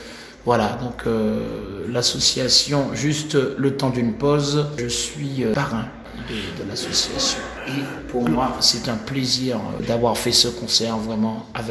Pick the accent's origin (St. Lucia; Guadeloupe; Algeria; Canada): St. Lucia; moi je suis de Sainte-Lucie, qui est l'île voisine, quelques centaines de kilomètres.